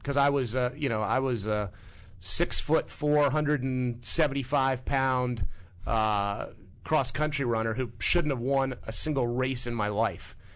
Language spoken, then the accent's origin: English; Midwest, United States; Growing up in the Midwest, my parents never really spent a lot of money on much, very middle class upbringing.